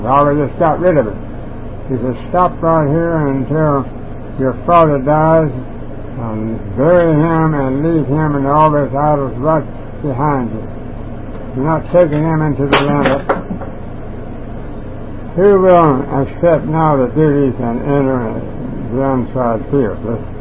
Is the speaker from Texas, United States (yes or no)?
yes; Andrews, Texas, United States; also born or lived in Kermit, Texas; go back to Kermit, Texas," which is about 50 miles from my hometown, Andrews.